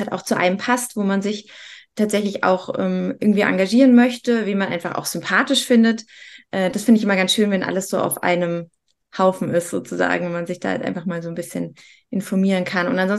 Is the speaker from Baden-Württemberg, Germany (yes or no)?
no; Munich, Bavaria, Germany; also ich komme ja aus München